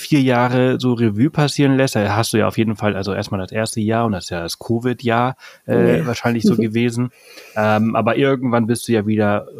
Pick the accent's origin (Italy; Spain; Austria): Spain; Balearic Islands; Also da komme ich ja her, aber ich bin ja auf Mallorca geboren, aufgewachsen und habe jetzt nicht so viel Bezug auf zum Festland